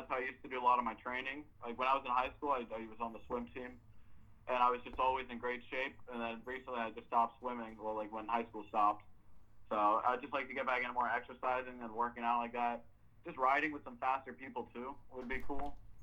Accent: Orlando, Florida, United States; All right, I'm from Orlando, Florida. I'm 19 years old. I graduated from Seminole High School. Right now I was going to Seminole State College. It's just up in Central Florida.

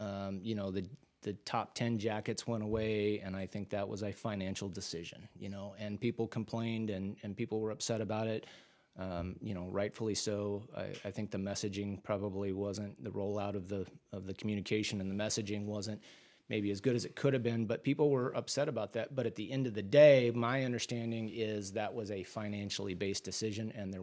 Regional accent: California, United States; That's what I grew up doing in California.

